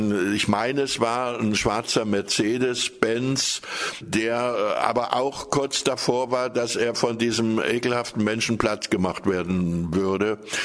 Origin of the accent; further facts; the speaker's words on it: Reichenbach, Lower Silesian Voivodeship, Poland; ich stamme aus Schlesien, aus Reichenbach.